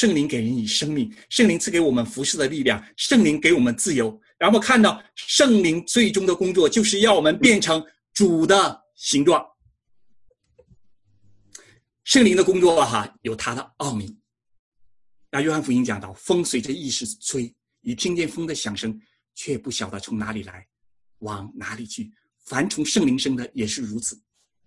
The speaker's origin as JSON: {"language": "Chinese", "country": "China", "moved": "yes", "said": "那我们从中国过来的"}